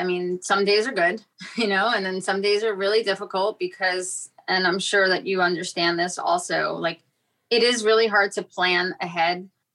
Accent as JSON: {"language": "English", "town": "New York City", "region": "New York", "country": "United States", "tie": "born or raised there", "also_born_or_lived": "Fort Lauderdale, United States", "said": "So, you know, like I grew up in New York City, and then I'll give you an example. And then my family, we moved to Fort Lauderdale."}